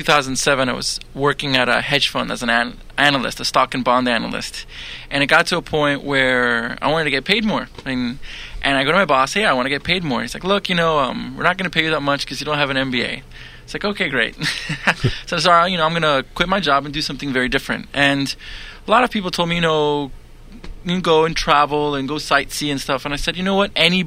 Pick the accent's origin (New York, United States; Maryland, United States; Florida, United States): Florida, United States; Miami; I'm 25 years, born and raised in Miami, very Hispanic family.